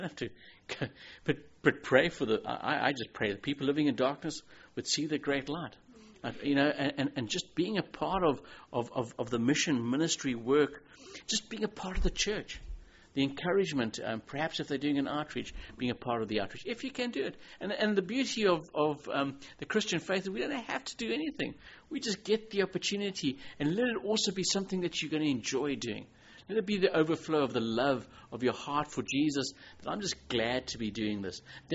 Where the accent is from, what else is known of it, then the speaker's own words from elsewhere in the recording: Zimbabwe; I grew up in Zimbabwe